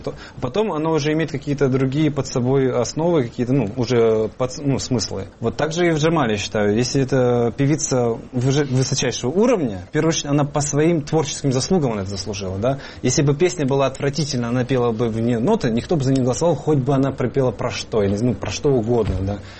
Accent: Crimea, Ukraine; Она не знала, что я крымский татарин. То есть я это уже ей объяснил, я это уже рассказал. Я рассказал, что это Крым.

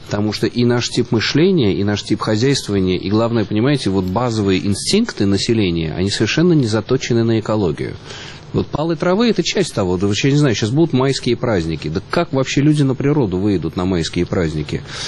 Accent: Moscow, Russia; по крайней мере, как москвич за последний год

